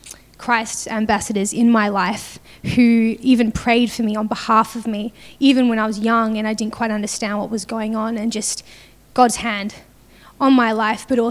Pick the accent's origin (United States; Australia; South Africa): Australia; Perth, Western Australia; I'm from Perth, but my accent might not really sound Australian because I've been in missions for a while and the international accent.